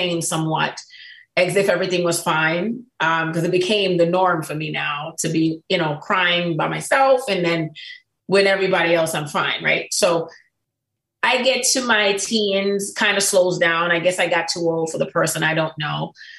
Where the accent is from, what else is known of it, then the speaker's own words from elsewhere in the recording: Kingston, Jamaica; I grew up in the Caribbean. I'm born and raised from Kingston, Jamaica.